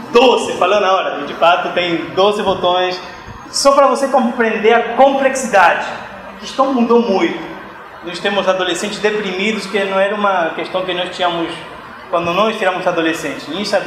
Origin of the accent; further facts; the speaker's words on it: Argentina; Obrigado por me aceitar, mesmo sendo argentino.